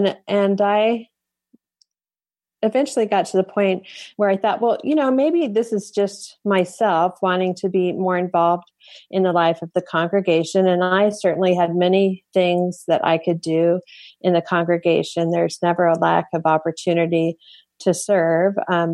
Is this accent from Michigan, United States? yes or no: no; Longmont, Colorado, United States; I know when I served as pastor in Longmont, Colorado, my hometown, for 7 years